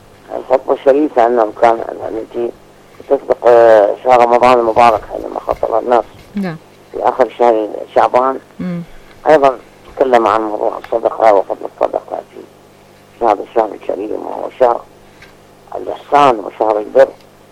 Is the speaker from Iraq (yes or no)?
yes; Iraq; عندنا في العراق